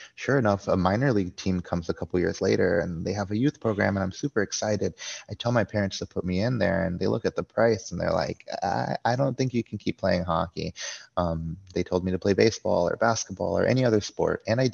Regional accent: San Jose, California, United States; born there; now in Texas, United States; I was born in San Jose. My mom's from San Francisco.

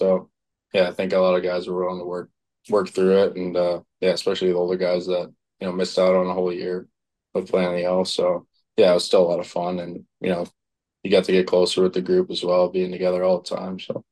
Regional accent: United States; being an American kid, I didn't know a whole lot about the OHL

